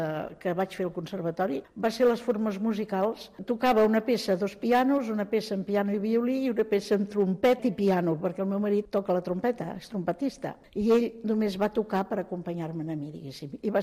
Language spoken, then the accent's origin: Catalan; Barcelona, Catalonia, Spain; sóc de Barcelona i tinc el diumenge que ve faig 78 anys.